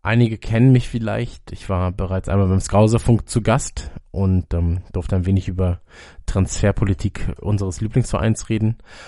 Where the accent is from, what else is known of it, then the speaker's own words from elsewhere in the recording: Munich, Bavaria, Germany; In München, in meiner Heimatstadt.